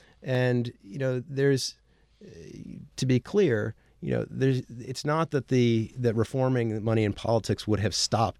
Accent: New York City, New York, United States; I grew up in New York City, yeah.

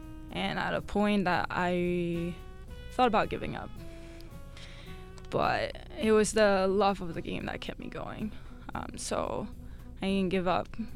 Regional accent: Taiwan; English is a second language; I come from a place with basically no hockey. I'm from Taiwan.

